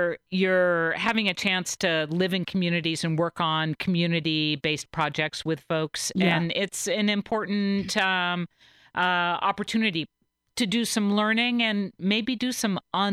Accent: Vashon, Washington, United States; I grew up on Vashon. My family moved here in 1969 when I was five. Don't do the math. I'm old.

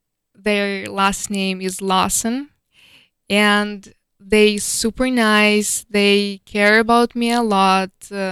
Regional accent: Luhansk, Luhansk Oblast, Ukraine; born there; English is a second language; moved away; So originally, I was born in Luhansk.

